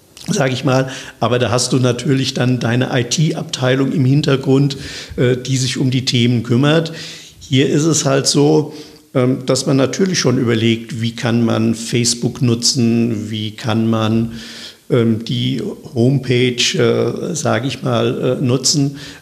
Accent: Wiesbaden, Hesse, Germany; ich bin ja nun gebürtiger Wiesbadener.

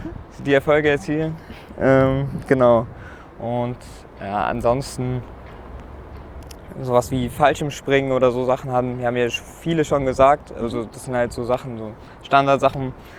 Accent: Iran; dann meine Heimat, Iran.

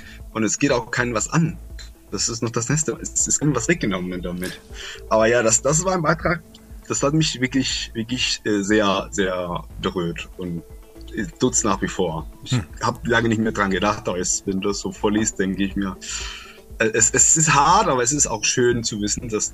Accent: Colombia; Ich bin in Kolumbien aufgewachsen und habe keinen Fußball gespielt.

